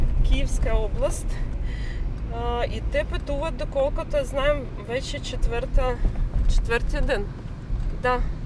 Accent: Kyiv, Ukraine; now in Sofia, Bulgaria; Ние сме от Украина, от Киев. Живеем вече 5-6 години в София.

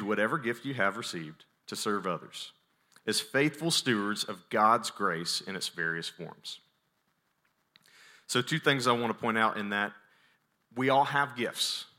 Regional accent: Birmingham, Alabama, United States; accent: southern; I am from Birmingham, Alabama, if you can't tell. And if you can't tell, then you're with me in this southern accent. So I grew up in Birmingham, Alabama, grew up in church, raised in church

